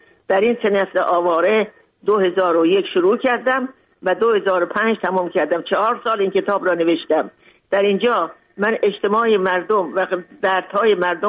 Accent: Mashhad, Razavi Khorasan, Iran; من تازه تولد شده بودم، منو بردم به ایران، کوچیک بودم. اونجا در مشهد بزرگ شدم.

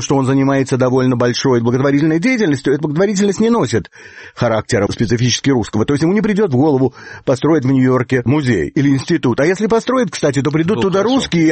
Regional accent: Ukraine; хотя я сам уроженец Украины и прожил там довольно много

